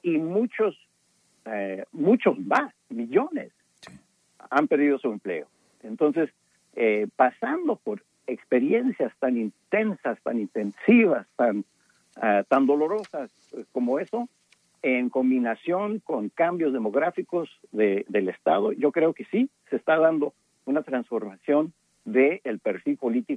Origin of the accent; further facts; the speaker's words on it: El Paso, Texas, United States; Yo soy originario del Paso, Texas.